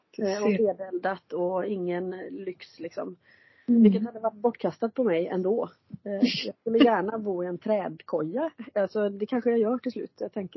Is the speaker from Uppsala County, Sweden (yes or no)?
no; Gothenburg, Västra Götaland County, Sweden; jag växte upp i Göteborg